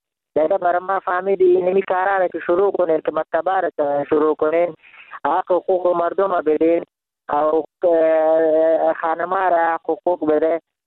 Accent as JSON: {"language": "Persian", "town": "Jalalabad", "region": "Nangarhar", "country": "Afghanistan", "said": "من خودم افغان هستم، ننگرهار هستم، از خار شهر جلال‌آباد بهار."}